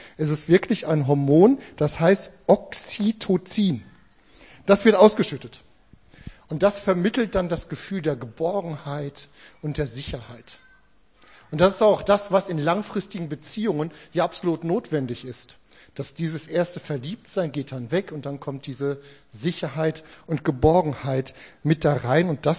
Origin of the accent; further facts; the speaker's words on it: Gevelsberg, North Rhine-Westphalia, Germany; Wir kommen aus Gevelsberg, gar nicht so weit von hier weg, wo wir wohnen.